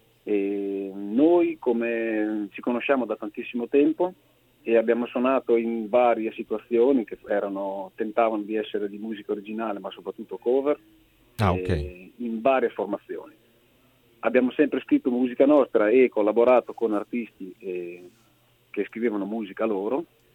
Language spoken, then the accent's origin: Italian; Emilia-Romagna, Italy; La Romagna, quella un po' più sconosciuta, quella collinare, montuosa, diciamo, verso la Toscana.